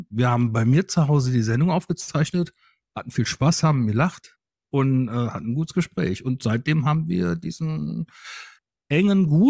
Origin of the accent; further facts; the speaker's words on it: North Rhine-Westphalia, Germany; Also ich komme aus dem Rheinland. Ich wohne direkt bei Düsseldorf